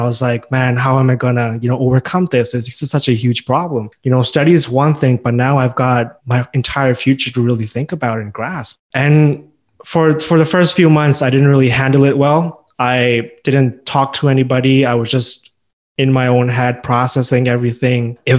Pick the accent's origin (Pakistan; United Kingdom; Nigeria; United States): Pakistan; moved away as an adult; also born or lived in China; now in Canada; I'm originally from Pakistan. That's where I was raised. I was born in China. After I finished high school, I wanted to come to Canada to do my undergraduate degree.